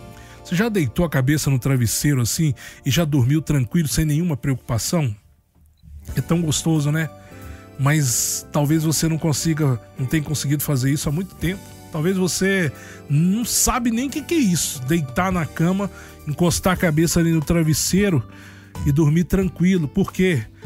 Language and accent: Portuguese; Juiz de Fora, Minas Gerais, Brazil; tô lá na minha cidade, em Juiz de Fora